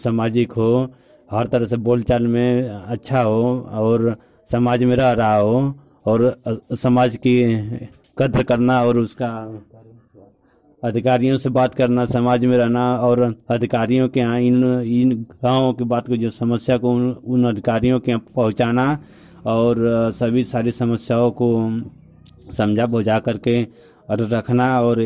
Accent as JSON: {"language": "Hindi", "town": "Jalalabad", "region": "Uttar Pradesh", "country": "India", "said": "बिशनपुरा, जलालाबाद का रहने वाला हूँ।"}